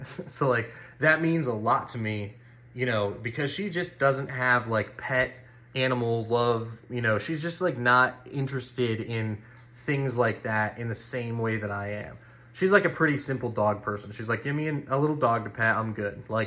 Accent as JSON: {"language": "English", "region": "Midwest", "country": "United States", "said": "And I'm a Midwesterner myself"}